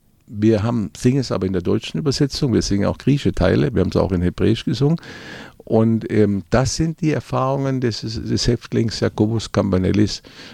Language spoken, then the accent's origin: German; Germany; der 8. Mai verbindet sich natürlich für uns auch als Deutsche besonders mit der Verantwortung, was aus der Geschichte gelernt wird.